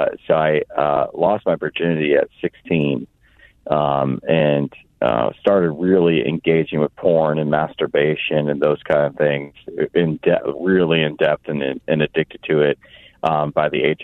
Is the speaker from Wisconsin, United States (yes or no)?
no; Florida, United States; also born or lived in Anderson, Indiana; I was born in Indiana, in Anderson, Indiana. And my family moved down to Florida when I was about 6 years old.